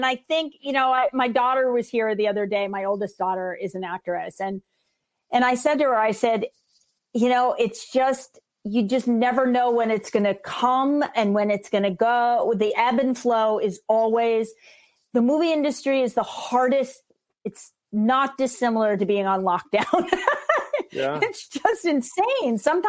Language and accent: English; Sun Valley, Idaho, United States; I really wanted that movie because I grew up in Sun Valley, just like that's your home in the summer.